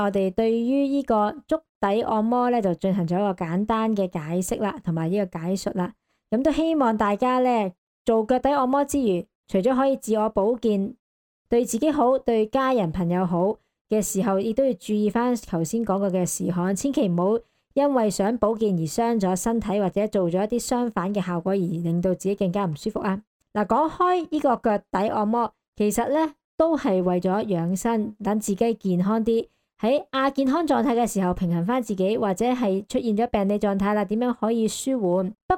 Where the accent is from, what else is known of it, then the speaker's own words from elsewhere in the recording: Hong Kong; 作为一个香港人